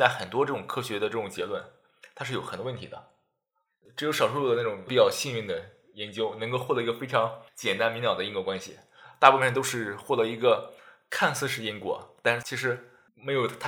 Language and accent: Chinese; China; 比如说我们中国人生活在中国这种环境下，潜移默化的传承了很多思维定式